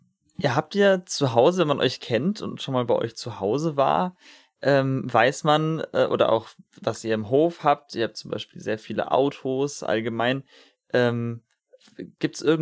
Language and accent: German; Sweden; war bei uns in Schweden verboten zu singen.